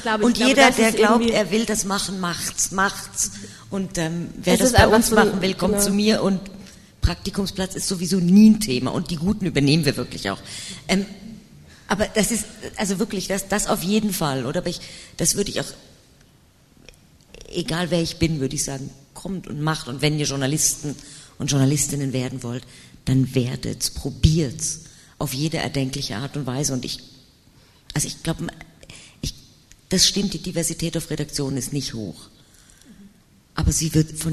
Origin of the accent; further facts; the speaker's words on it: Germany; ich bin Deutsche mit doppeltem Migrationshintergrund